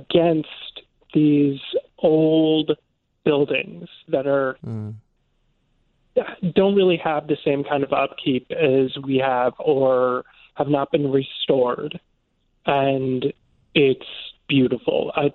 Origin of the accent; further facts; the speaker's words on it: New York, United States; Very friendly to me as an American, especially so as a New Yorker.